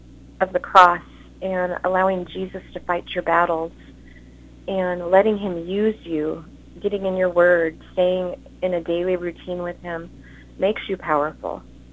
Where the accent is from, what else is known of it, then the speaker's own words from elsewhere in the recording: California, United States; I am from Southern California